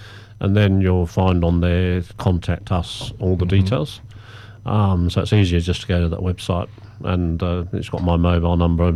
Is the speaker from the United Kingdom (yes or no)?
yes; England, United Kingdom; now in Australia; So if I did talk high street, a lot of people will actually pick up that I am from England.